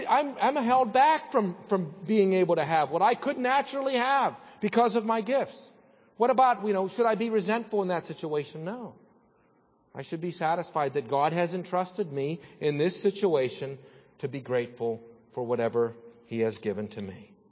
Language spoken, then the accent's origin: English; Pittsburgh, Pennsylvania, United States; oh, to my dad's everlasting chagrin, growing up in Pittsburgh, and you like the Oakland Raiders.